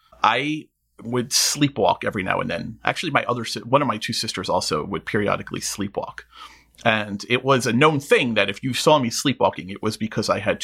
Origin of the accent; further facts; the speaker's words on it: New York City, New York, United States; I grew up in Queens in New York, and we had the old fashioned radiators